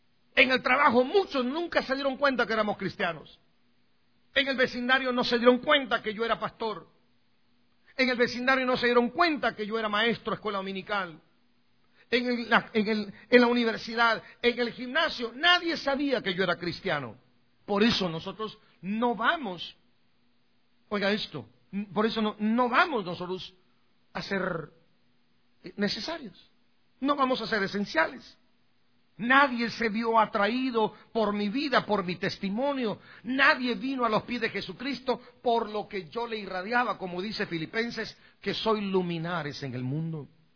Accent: Chimaltenango, Guatemala; Había un gobernador, allá en mi pueblo, en Guatemala.

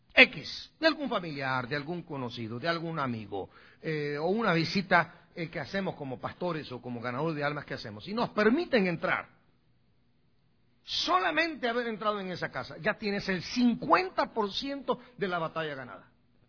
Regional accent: El Progreso, Guatemala; Yo viajaba mucho y frecuentaba mucho el cementerio allá en Guatemala. Cada vez que yo iba a mi pueblo en El Progreso

